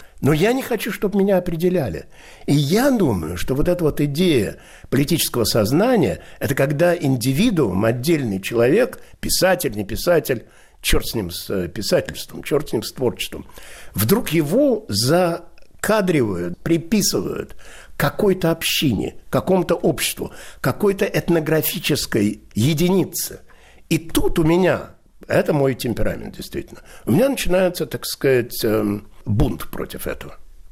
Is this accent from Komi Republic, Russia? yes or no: no; Moscow, Russia; born there; Я родился в Москве, в Мариной Роще.